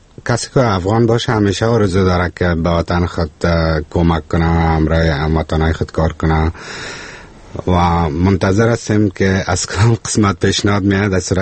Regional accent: Kabul, Afghanistan; now in Finland; نه، من خودم از کابل هستم.

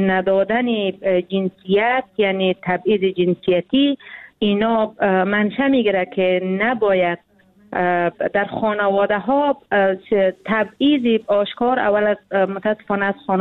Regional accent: Afghanistan; شخصا ما خودم نسل جنگ هستم، در جنگ تولد شدیم، در جنگ بزرگ شدیم، یک مقدار عمر خود بسیار کوتاه به خاطر رسیدن به صلح سپری کردیم و باز هم به جنگ انجامیده که تا حال جنگ در افغانستان جریان داره.

